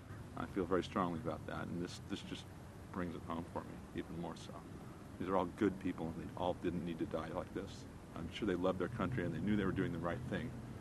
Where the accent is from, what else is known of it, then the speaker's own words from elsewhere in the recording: United States; I feel ashamed for being an American